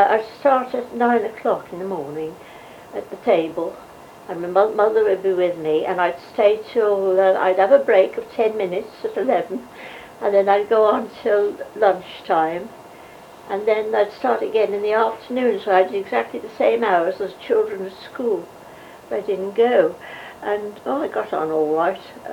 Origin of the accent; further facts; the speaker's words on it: Shatterford, West Midlands, United Kingdom; I was born in Shatterford, which in those days was a real country place. I mean, we were 5 miles from Kidderminster and about 10 from Bridge North